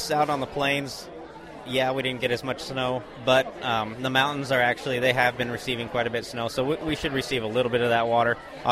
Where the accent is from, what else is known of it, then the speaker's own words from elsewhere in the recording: Wray, Colorado, United States; I'm from Ray, Colorado, northeastern Colorado. I come from a feedlot background.